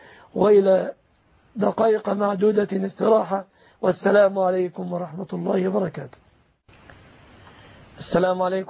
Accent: Egypt

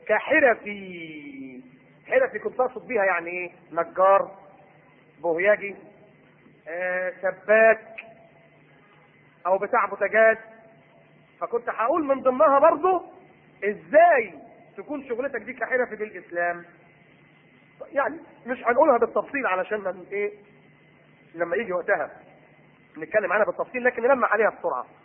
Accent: Alexandria, Alexandria Governorate, Egypt; ما اعرفش هنا عندنا في اسكندريه حاطين العدادات جوه البيوت

